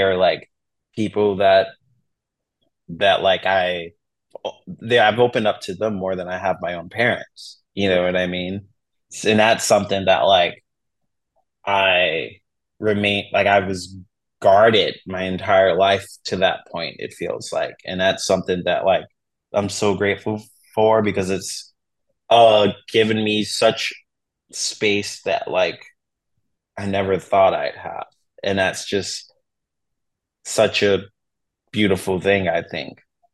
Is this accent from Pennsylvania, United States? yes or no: yes; Philadelphia, Pennsylvania, United States; when you're born and raised in Philly with not much resources, you do have friends and stuff like